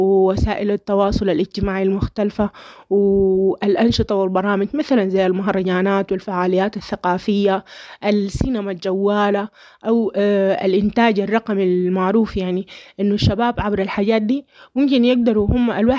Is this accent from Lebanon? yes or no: no; Sudan; نحن كشعب سوداني